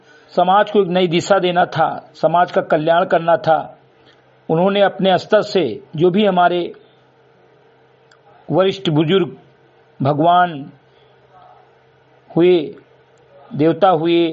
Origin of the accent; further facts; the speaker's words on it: Bahraich, Uttar Pradesh, India; ग्राम सभा समिति कटई विकासखंड मीनपुरा जनपद बहराइच का मूल निवासी हूं